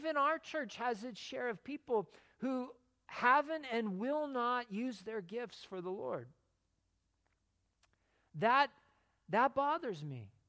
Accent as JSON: {"language": "English", "region": "West Coast", "country": "United States", "tie": "born or raised there", "lives_now": "Colorado, United States", "said": "It's been 26 years now since we moved to Colorado from the West Coast. And I grew up near the ocean and surfing."}